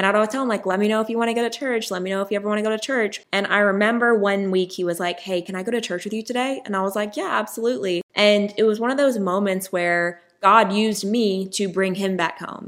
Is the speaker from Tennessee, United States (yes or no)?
yes; Tennessee, United States; also born or lived in Los Angeles, United States; In my opinion, like growing up in Tennessee, everyone went to church, you know, it was like, you don't go to church. Where in LA, I never knew anyone that really went to church.